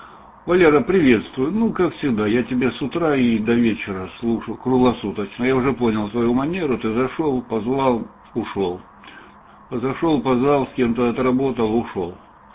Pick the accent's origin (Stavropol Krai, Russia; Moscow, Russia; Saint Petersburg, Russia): Stavropol Krai, Russia; Lermontov; Я из Лермонта, город Лермонтов, с обратной стороны дышал.